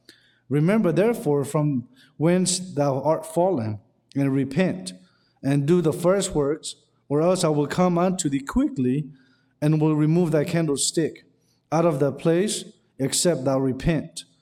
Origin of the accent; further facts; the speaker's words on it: Thailand; also born or lived in Burma; now in United States; I wasn't born here. I was born in Burma. I grew up in Thailand. I'm not American citizen by birth. I'm American citizen by choice. I'm American by choice